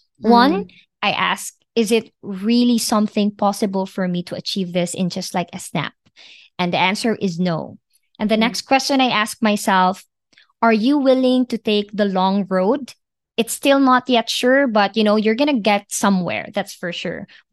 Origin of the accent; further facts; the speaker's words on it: Philippines; because I came from the Philippines, and it is not a secret that there is a lot of poverty and struggles in the Philippines.